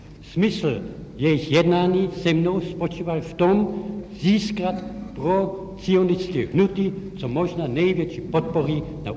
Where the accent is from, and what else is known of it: Brno, South Moravian Region, Czechia; born there